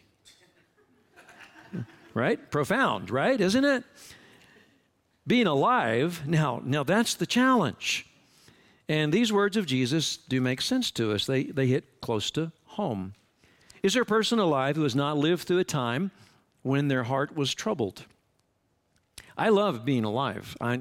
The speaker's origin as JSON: {"language": "English", "town": "Amarillo", "region": "Texas", "country": "United States", "tie": "born or raised there", "said": "I was born here in Amarillo. I have spent probably 55-something of my almost 65 years here in this town. It is, to me, home."}